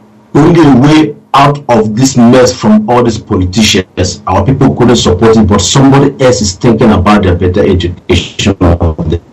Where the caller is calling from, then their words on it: Germany; I'm calling from Germany.